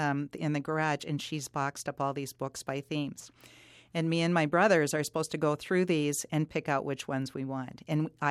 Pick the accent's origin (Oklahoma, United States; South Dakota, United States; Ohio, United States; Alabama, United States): South Dakota, United States; also born or lived in Massachusetts; now in Nebraska, United States; I grew up in South Dakota, and then I was in Massachusetts for a while. So when I moved to Nebraska, I mean, and this was also new for us as well because we're also Northern Ponca. But because we're from South Dakota